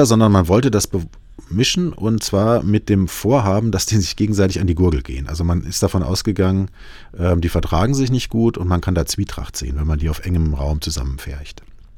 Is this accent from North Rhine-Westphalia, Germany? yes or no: no; Kassel, Hesse, Germany; also ich selber bin Kasselaner und ich bin in Oberzweren aufgewachsen, also nicht in Niederzweren, aber in Oberzweren und nicht allzu weit von diesem Friedhof entfernt.